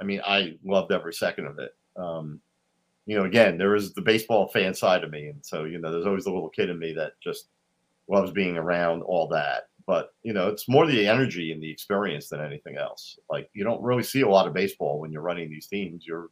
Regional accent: New York, United States; When I first got down there in 2003, everybody knew I was coming from New York.

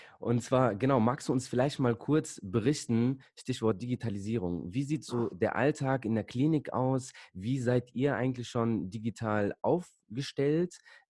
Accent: Bonn, North Rhine-Westphalia, Germany; so wie Leute aus Bonn, wir sagen so oft so, ja, wir kommen ja aus dem Ruhrgebiet.

